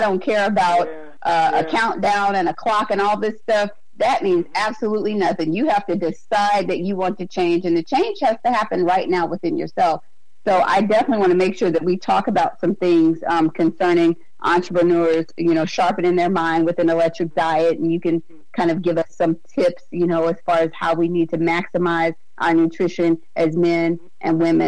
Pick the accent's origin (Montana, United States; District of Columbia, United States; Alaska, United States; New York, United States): Alaska, United States; And that broke my heart because I'm actually from Alaska.